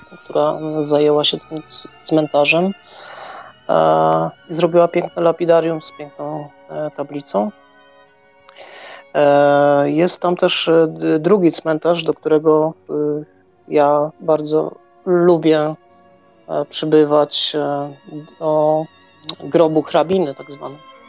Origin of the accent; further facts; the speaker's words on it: Poznań, Greater Poland Voivodeship, Poland; może nie moimi, bo ja pochodzę z Poznania